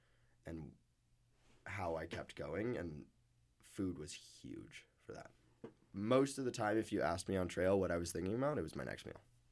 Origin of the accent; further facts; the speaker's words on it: Vancouver, British Columbia, Canada; Like, we're from Vancouver. I think I'm pretty used to rain